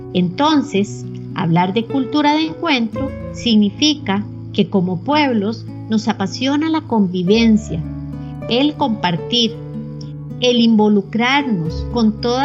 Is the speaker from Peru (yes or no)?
no; Costa Rica; Los fines de la educación en mi país, Costa Rica, no muy distintos a los de los otros países hermanos